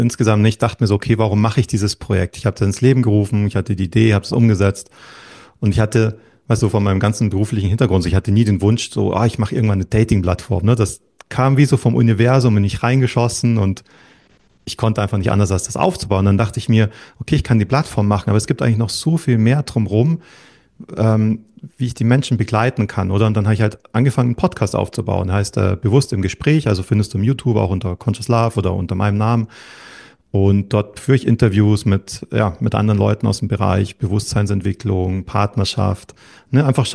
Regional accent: Bavaria, Germany; moved away as an adult; now in Switzerland; Ja, ich bin Mitte 2016 in die Schweiz gekommen. Genau, ich bin Deutscher, aufgewachsen in der Nähe von München, ein bisschen südlich.

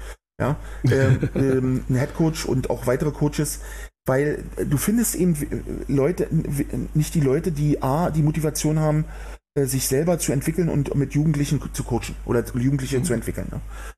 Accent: Berlin, Germany; wenn ich das mal so als Berliner sagen darf.

